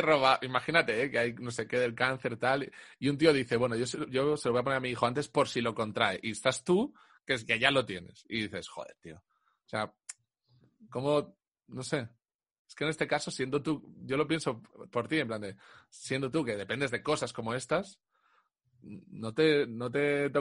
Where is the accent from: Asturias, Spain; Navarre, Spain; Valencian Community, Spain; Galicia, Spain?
Valencian Community, Spain; Alicante; Y yo soy de Alicante.